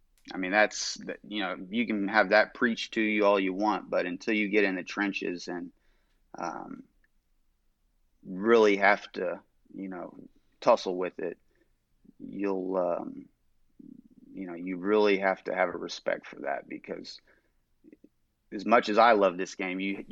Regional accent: Noblesville, Indiana, United States; Yeah, just outside of Indianapolis, a town called Noblesville.

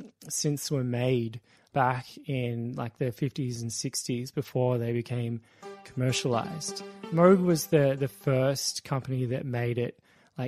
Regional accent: Melbourne, Victoria, Australia; I'm a musician from Narm, also known as Melbourne, and I perform under the artist name

